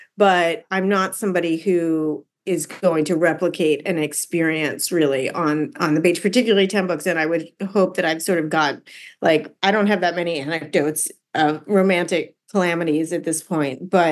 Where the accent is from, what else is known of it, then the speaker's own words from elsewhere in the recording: Seattle, Washington, United States; also born or lived in New York; now in Los Angeles, United States; No, I'm not from LA. I'm actually from Seattle